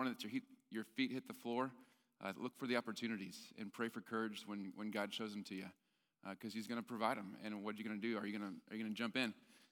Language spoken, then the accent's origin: English; Fort Worth, Texas, United States; Like Robin said, I'm from Fort Worth, so didn't make it too far.